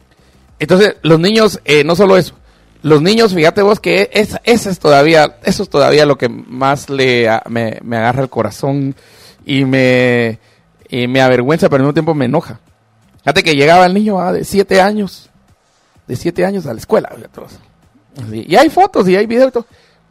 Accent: Chimaltenango, Guatemala; Cuando te vas a las aldeas de mi pueblo de Chimaltenango es igual.

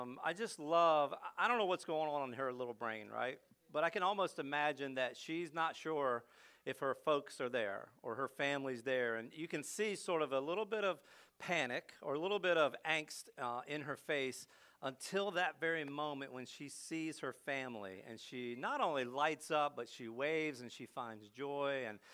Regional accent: East Coast, United States; I think it was the year my sister got married. We grew up on the East Coast.

